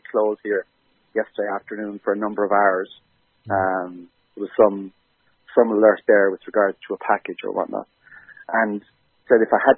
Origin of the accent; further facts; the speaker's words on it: Ireland; I mean, as you said, I'm from Ireland